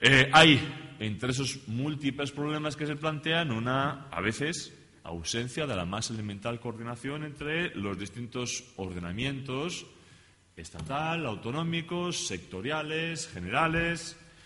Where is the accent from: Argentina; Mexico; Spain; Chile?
Spain; Castile; Y como soy castellano, pero tengo la lengua más larga